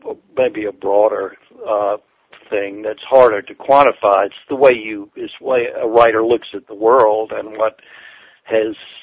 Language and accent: English; the South, United States; accent: Southern; I am a Southerner. Some of the listeners can tell, I guess, my voice.